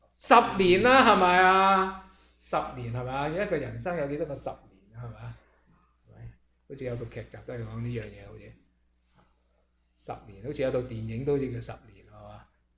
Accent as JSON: {"language": "Cantonese", "country": "China", "said": "我中國人有一句説話"}